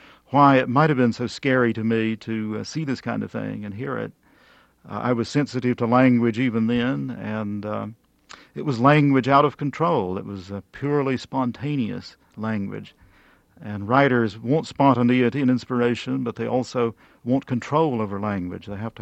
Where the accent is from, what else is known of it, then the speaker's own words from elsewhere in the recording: Green River, North Carolina, United States; I grew up in Green River in western North Carolina